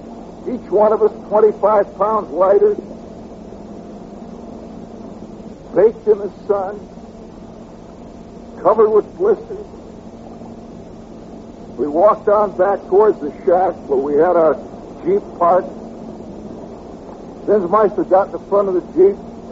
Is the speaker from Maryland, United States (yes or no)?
no; Indiana, United States; myself, I was from Indiana